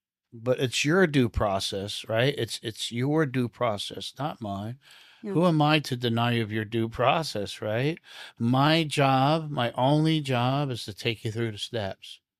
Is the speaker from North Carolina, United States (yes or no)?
no; New Jersey, United States; also born or lived in Brooklyn; Because I'm from Jersey. I was born in Brooklyn. I'm from Jersey.